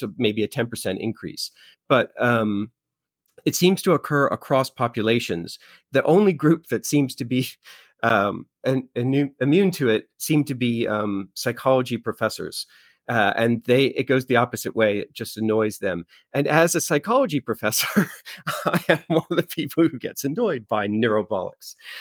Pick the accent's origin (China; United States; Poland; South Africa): United States; now in United Kingdom; I'm an American living in Britain, so bollocks is a phrase that just makes me laugh.